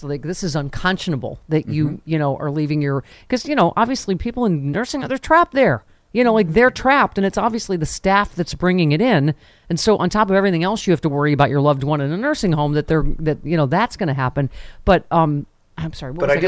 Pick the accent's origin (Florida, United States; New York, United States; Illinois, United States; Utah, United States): New York, United States; Lockport; She's up to transit from my hometown of Lackport, New York.